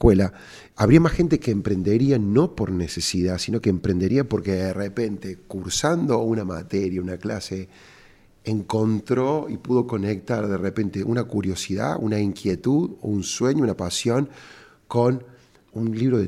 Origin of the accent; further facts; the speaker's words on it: Córdoba, Argentina; cordobés y emprendedor.